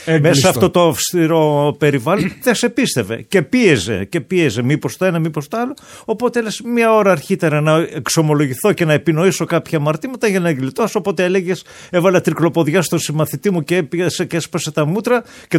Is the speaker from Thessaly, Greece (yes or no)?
yes; Glafyres, Thessaly, Greece; εγώ το 1970 κατεβαίνω από το χωριό μου όπου γεννήθηκα, στο Βόλο, για να σπουδάσω στο γυμνάσιο.